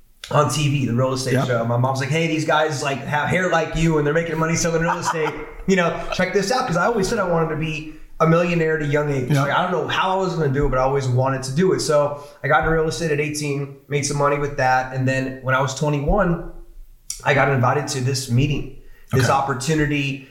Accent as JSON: {"language": "English", "town": "Bexley", "region": "Ohio", "country": "United States", "said": "Bexley, Ohio. Small town. Yeah. Two pizza shops."}